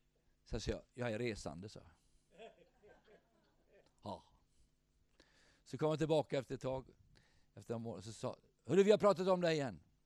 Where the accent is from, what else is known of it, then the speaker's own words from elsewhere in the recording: Kabul, Afghanistan; Swedish is a second language; now in Sweden; Alltså jag kommer från Kabul, Afghanistan.